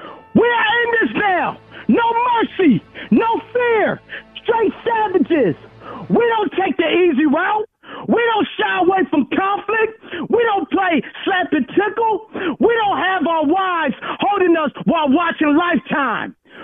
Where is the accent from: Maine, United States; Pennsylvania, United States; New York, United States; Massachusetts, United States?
Pennsylvania, United States; Philadelphia; from North Philly Hunting Park